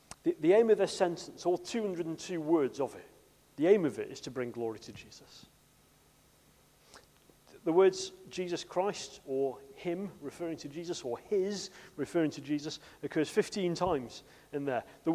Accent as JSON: {"language": "English", "country": "United Kingdom", "said": "I know we're British and everything else."}